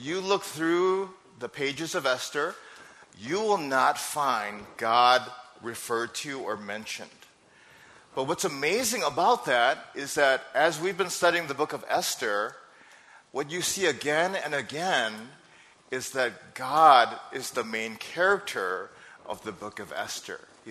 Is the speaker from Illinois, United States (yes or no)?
no; Minnesota, United States; also born or lived in Wisconsin, United States; now in Georgia, United States; So living in Wisconsin for so many years, and I grew up in Minnesota, I have lots of sweaters, and coming here to Georgia